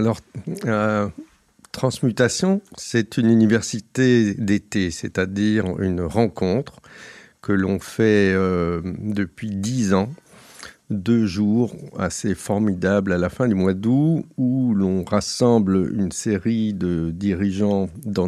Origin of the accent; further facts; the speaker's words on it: Brussels, Brussels-Capital Region, Belgium; Enfin, moi, je ne suis pas belge, mais ce n'est pas grave, mais je suis bruxellois, j'ai toujours vécu à Bruxelles.